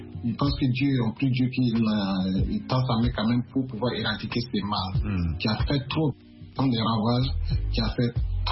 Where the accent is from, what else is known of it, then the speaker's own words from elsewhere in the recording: Burkina Faso; also born or lived in Abidjan; now in United States; Et juste quand j'ai quitté Abidjan, quand j'étais arrivé au pays, au Burkina, paf, les pandémies, ça a commencé, ils ont commencé à fermer les frontières. Donc, facilement, j'ai passé plus de 6 mois à Ouagadougou là-bas.